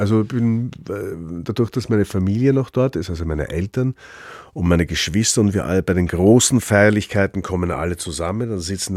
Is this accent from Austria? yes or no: yes; Upper Austria, Austria; Das ist eine unglaublich schöne Gegend, in der ich groß geworden bin. Ich bin am Traunsee groß geworden.